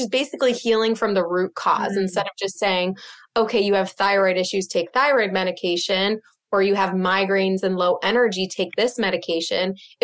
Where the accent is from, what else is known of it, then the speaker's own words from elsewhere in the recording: Midwest, United States; now in Boston, United States; Yeah. I mean, so I'm from the Midwest, just like you. And so one belief in moving to Boston, which is a very affluent, you know, community, town, city, is that I'm from the Midwest.